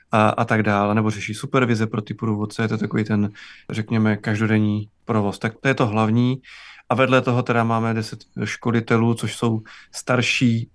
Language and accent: Czech; Moravia, Czechia; A já jsem z Moravy, tak vlastně to pro mě fakt bylo úplně jako zjištění, že to vlastně už tady je v České republice.